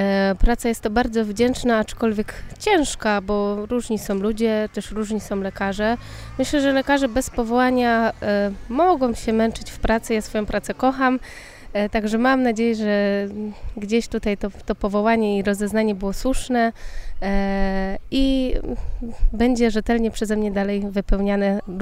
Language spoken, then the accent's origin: Polish; Czastary, Łódź Voivodeship, Poland; ja nie jestem z parafii paulińskiej, ponieważ jestem z Czastar